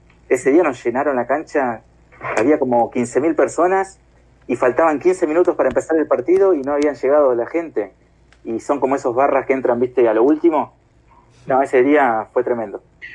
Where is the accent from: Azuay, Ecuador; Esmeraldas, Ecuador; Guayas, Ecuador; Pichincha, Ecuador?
Azuay, Ecuador; Cuenca; Nosotros que somos de Cuenca, imagínate, mucho, mucho más impactante fue un ascenso